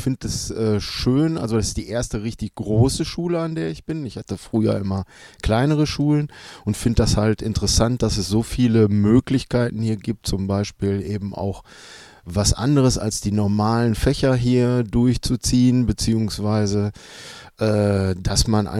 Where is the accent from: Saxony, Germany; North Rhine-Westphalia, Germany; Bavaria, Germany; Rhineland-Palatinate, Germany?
North Rhine-Westphalia, Germany; Gelsenkirchen; weil das in meinem Heimatort Gelsenkirchen-Buer eine lange Tradition hat.